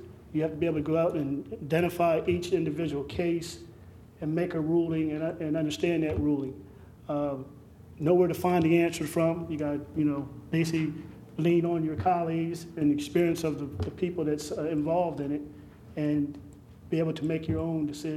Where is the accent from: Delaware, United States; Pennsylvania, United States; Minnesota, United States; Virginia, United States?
Delaware, United States; Lewes; Born and raised Sussex County down in Lewis, Delaware.